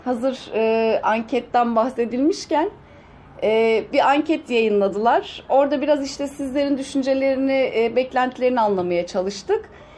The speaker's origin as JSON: {"language": "Turkish", "region": "Ankara", "country": "Turkey", "tie": "born there", "lives_now": "Antalya, Turkey", "said": "Yani Ankara doğumluyum. 22 yıldır Antalya'dayım."}